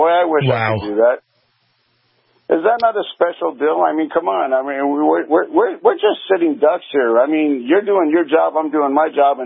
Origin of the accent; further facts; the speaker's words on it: Washington, United States; Maria Cantwell from Washington State, my home state.